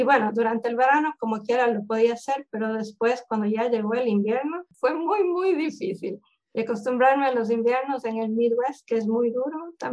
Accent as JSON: {"language": "Spanish", "country": "Ecuador", "moved": "as an adult", "lives_now": "United States", "said": "nos casamos y yo vine a vivir a Estados Unidos ya permanentemente. Entonces, creo que mi interés, siendo tan ecuatoriana, el haber venido a Estados Unidos"}